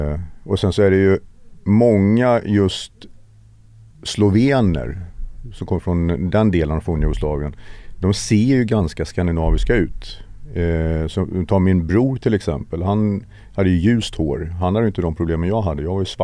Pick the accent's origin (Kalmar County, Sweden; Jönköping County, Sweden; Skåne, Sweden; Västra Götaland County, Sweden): Kalmar County, Sweden; Emmaboda; born there; Jag är född i Sverige.